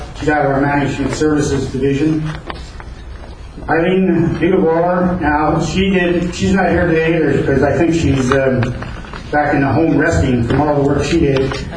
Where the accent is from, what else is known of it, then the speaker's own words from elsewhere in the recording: California, United States; I'm the current president. And I'm from Orange County.